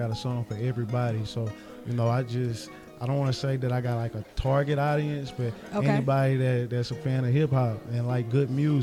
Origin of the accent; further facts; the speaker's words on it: Orange, Texas, United States; now in Houston, United States; Nah, so I'm originally from Orange, Texas. Houston is like about 1 hour 30 minutes from Orange, Texas.